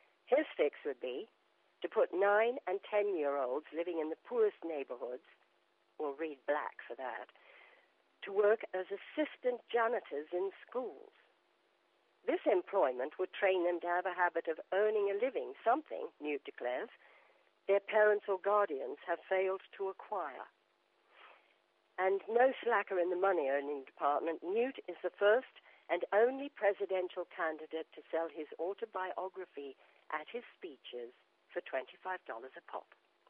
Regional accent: Australia; also born or lived in England; now in New York, United States; Because I lived in England longer than I was in Australia.

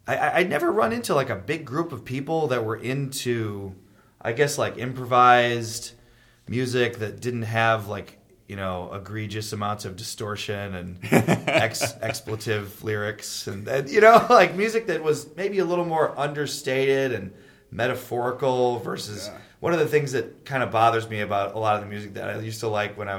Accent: Wheaton, Illinois, United States; because I'm from Wheaton, so you know, it's a western suburb of Chicago

